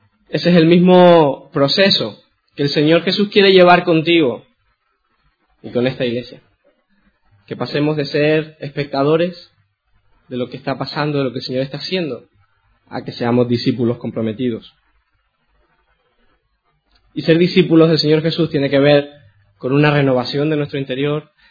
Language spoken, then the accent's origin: Spanish; Spain; accent: Canarian; Si mi acento os despista, como ahora estoy un poco nervioso, me sale el canario que llevo dentro. Cuando me relaje un poquito, me saldrá un poco más el catalán.